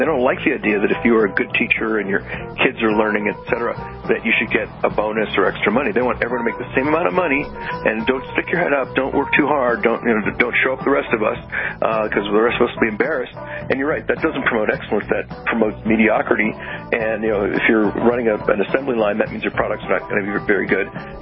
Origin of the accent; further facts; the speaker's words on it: Los Angeles, California, United States; this is something my sisters and I experienced when we were growing up in Los Angeles back in the 1970s.